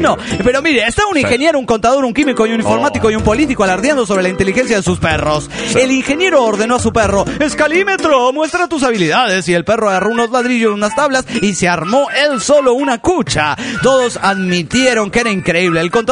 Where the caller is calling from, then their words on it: Araucanía, Chile; desde Cautín, Chile.